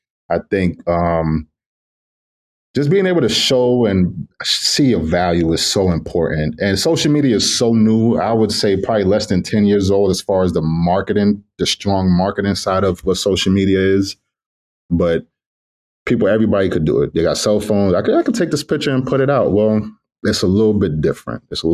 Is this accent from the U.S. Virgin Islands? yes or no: yes; U.S. Virgin Islands; also born or lived in New York; So home originally, I was born in the Bronx, but my family is from the Virgin Islands. I was born maybe in New York for 5 years, and then we went to the Virgin Islands, and I went to school there for the next 7-8 years.